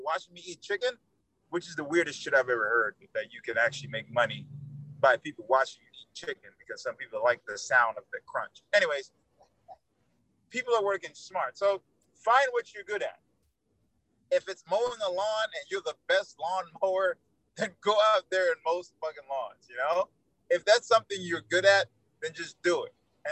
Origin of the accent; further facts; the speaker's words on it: New York, United States; Because I'm from New York. We're like bada bing, bada boom, in and out.